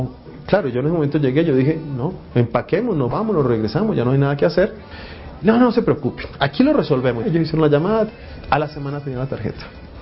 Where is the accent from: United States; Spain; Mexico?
United States; Spanish is a second language; moved away as an adult; now in Colombia; Yo como norteamericano solicité para venir a Colombia, como profesor norteamericano